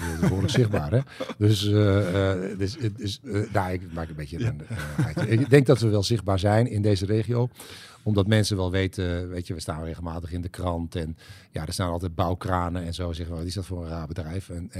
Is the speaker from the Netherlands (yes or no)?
yes; Netherlands; born there; now in North Brabant, Netherlands; Ik ben in het Westen geboren, maar ja, als ik ooit gepensioneerd raak, dan ga ik bij het VVV werken, want ik ben een echte Brabander geworden.